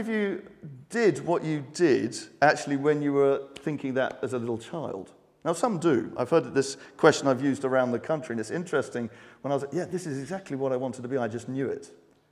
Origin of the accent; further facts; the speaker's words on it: London, United Kingdom; when I was a little child, I grew up in London. I was born and raised in London.